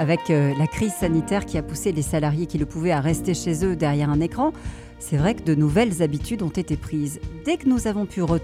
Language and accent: French; France; chez nous en France.